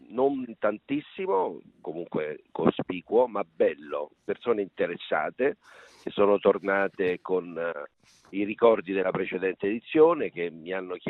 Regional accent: Rome, Lazio, Italy; Quindi Trieste, da un non triestino, perché io sono di Roma

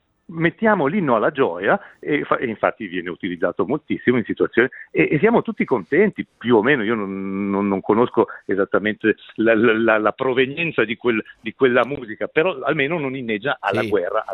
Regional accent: Ticino, Switzerland; e sono ticinese, sono felicissimo e fierissimo di esserlo

